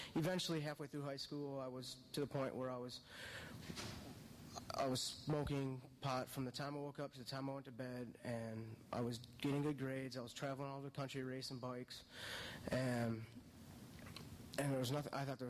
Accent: Minnesota, United States; moved away as an adult; About me, I grew up in Minnesota, moved down to Florida about 6 years ago.

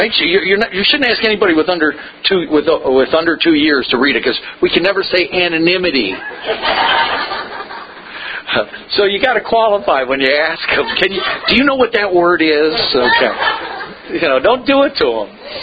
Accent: St. Augustine, Florida, United States; We're actually from North Florida, over by St. Augustine.

